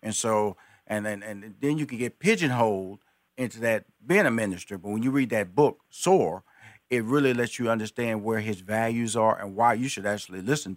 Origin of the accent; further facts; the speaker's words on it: Texas, United States; I'm a Texan.